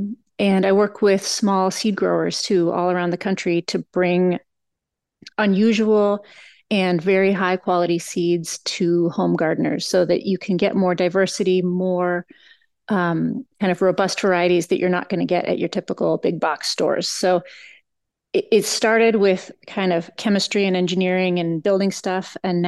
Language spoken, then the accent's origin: English; Berkeley, California, United States; I grew up in Berkeley, California, you know, insert hippie jokes here.